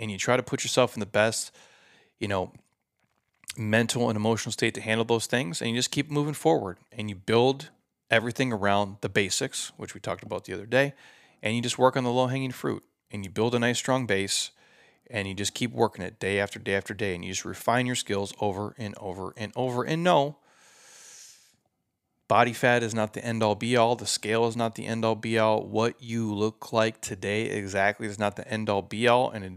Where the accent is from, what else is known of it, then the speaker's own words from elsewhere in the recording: United States; So I'm an American. America, bro.